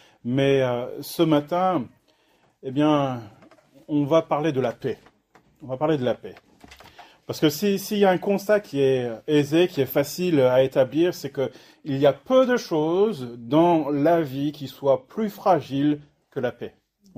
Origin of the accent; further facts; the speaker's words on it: Mantes-la-Jolie, Île-de-France, France; je sais combien de fois, en grandissant à Mantes-la-Jolie